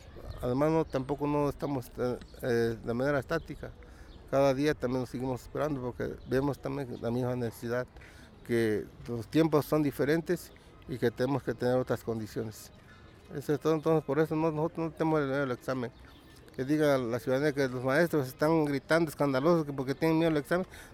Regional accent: Mexico; nosotros como mexicanos estamos contribuyendo.

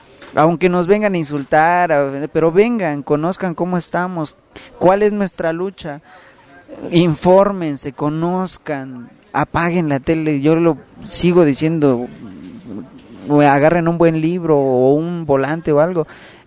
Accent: Mexico

